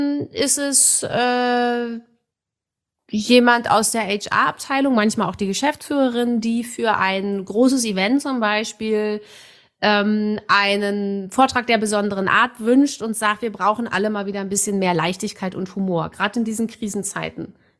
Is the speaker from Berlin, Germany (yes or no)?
yes; Berlin, Germany; Ich komme aus Berlin